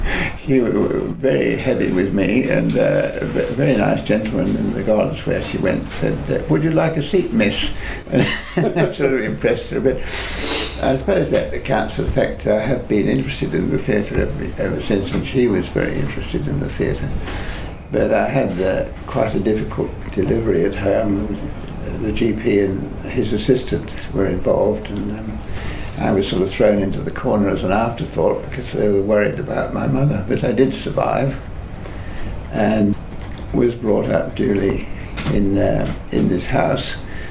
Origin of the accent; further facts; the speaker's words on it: Manchester, North West England, United Kingdom; I was born and bred in Manchester, in the grim northwest of England